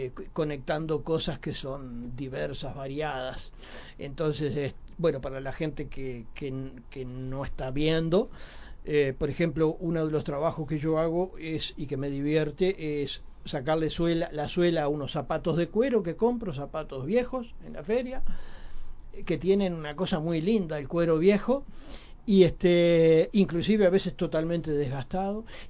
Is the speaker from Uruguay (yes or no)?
yes; Uruguay; yo no soy un indio amazónico, soy uruguayo